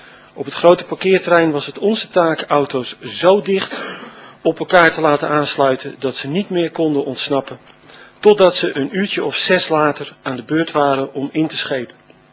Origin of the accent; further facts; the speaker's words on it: Den Helder, North Holland, Netherlands; Ik ben geboren en getogen in Den Helder aan Zee. Deed aan krabbentukken, zocht aliekruken, ging spectaculair over de kop met de zeilkar en ik koesterde foto's waarop ik als peuter op het strand zit.